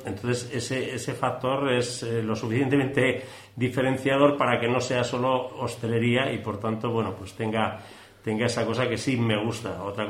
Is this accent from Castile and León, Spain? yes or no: no; Vitoria-Gasteiz, Basque Country, Spain; moved away as an adult; now in Bayonne, France; Somos naturales de Gasteiz. Pero bueno, vimos la oportunidad de irnos a vivir a Gran Bayona y a montar la sidrería.